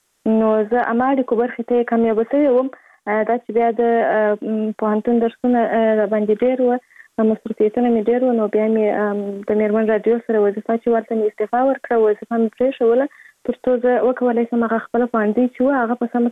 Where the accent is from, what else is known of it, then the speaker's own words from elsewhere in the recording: Kandahar, Afghanistan; born there; زه په کندهار ولایت کې زیږیدلې یم او اوس په فعال هم په کندهار ولایت کې اوسېږم